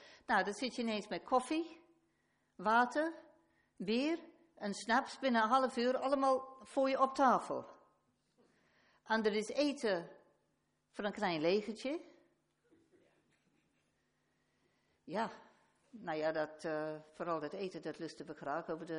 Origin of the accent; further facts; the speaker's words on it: England, United Kingdom; Oké, we zijn Nederlandse staatsburgers. Ik ben nog een Engelse staatsburger. Mag daar niet stemmen, maar ik ben Engelse staatsburger.